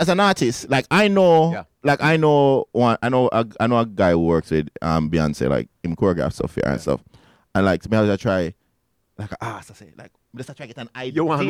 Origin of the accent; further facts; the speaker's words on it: Jamaica; I enjoyed the moment as a Jamaican